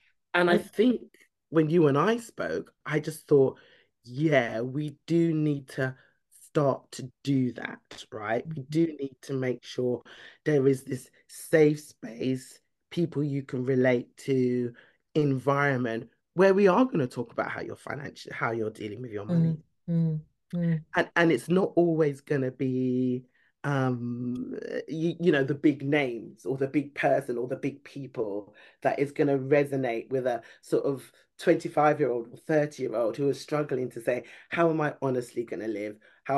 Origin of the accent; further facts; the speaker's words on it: United Kingdom; I'm born and bred in the UK. I'm in and out. I've been in and out of Nigeria a lot. I'm originally Nigerian. I'm from that family that always say they're going back.